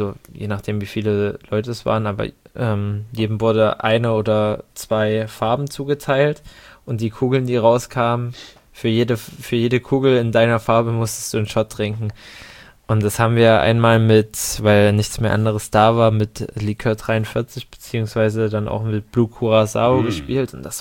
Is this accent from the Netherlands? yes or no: yes; Netherlands; Niederlanden